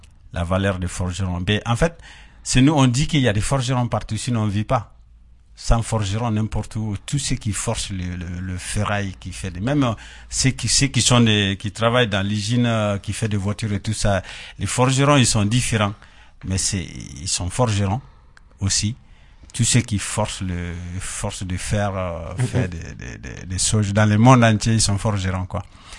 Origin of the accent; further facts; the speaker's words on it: Mali; Ce qui fait qu'il y a beaucoup d'artistes talentueux qui sont chez nous, au Mali en tout cas